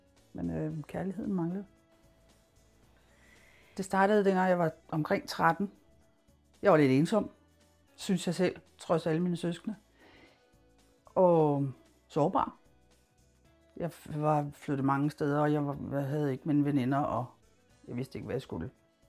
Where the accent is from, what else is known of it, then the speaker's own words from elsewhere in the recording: West Greenland, Greenland; Danish is a second language; moved away as an adult; now in Denmark; Jeg kommer op fra Vestgrønland, men er flyttet mange steder rundt på grund af min fars arbejde. Jeg har jo altid boet der, indtil jeg var det omkring 20 år. Så flyttede jeg til Danmark permanent.